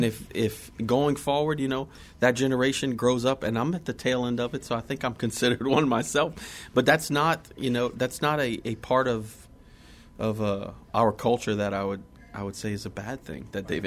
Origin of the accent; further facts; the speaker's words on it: Louisiana, United States; growing up in South Louisiana